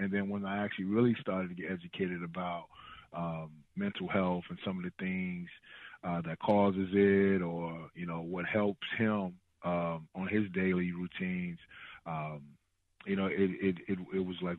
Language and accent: English; Chicago, Illinois, United States; My mom and dad, they raised us right here in the heart of the city, man. I'm like literally 10 minutes from downtown Chicago.